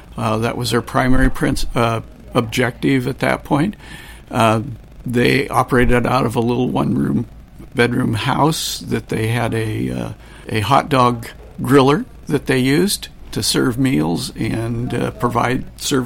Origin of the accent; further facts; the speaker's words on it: Montesano, Washington, United States; And I'm from Montesano, Washington, and I've been here at the mission for just shy of 2 years now as the Executive Director.